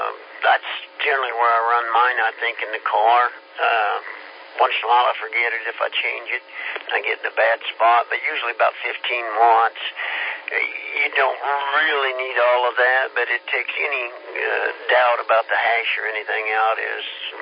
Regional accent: Kansas, United States; You know, I'm from Kansas.

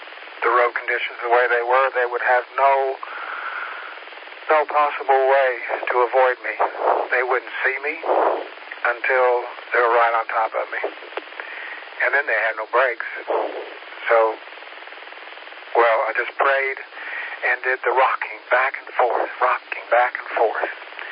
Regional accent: Kingsport, Tennessee, United States; born there; The two towns I lived, I was born in Kingsport. So you got the towns correct.

